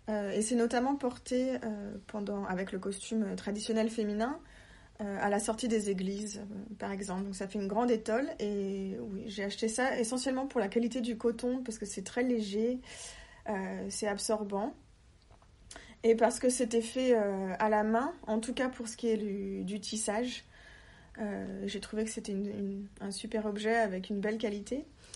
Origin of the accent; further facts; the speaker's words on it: France; now in Copenhagen, Denmark; j'habite à Copenhague maintenant depuis 2 ans, mais je suis française à la base.